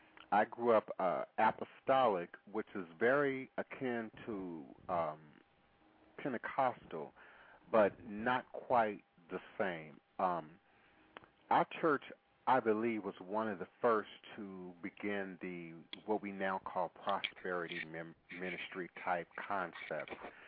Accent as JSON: {"language": "English", "town": "Washington", "region": "District of Columbia", "country": "United States", "tie": "born or raised there", "said": "I grew up in the Washington, D.C. area, so it was very convenient for me and my siblings to get on the metro, go to the Smithsonian Institution"}